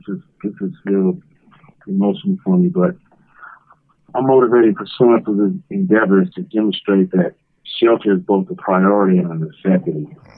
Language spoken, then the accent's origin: English; Oakland, California, United States; now in Ione, United States; I'm from West Oakland, California. I've been incarcerated since I was 19, January 1986.